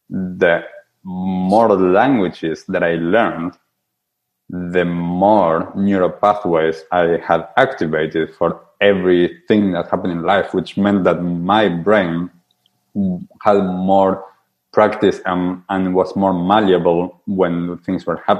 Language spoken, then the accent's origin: English; Argentina; first language Spanish; English is a second language; I grew up in Argentina. Spanish is my mother tongue.